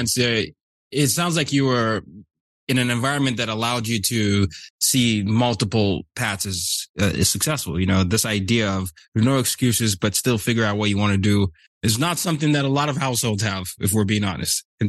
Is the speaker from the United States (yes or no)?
no; Nigeria; I'm from Nigeria.